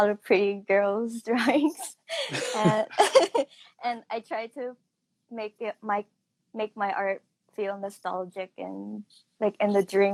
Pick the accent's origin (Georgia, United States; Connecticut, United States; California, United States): California, United States; San Jose; Yes, I'm from San Jose, California, and I recently graduated from art school this May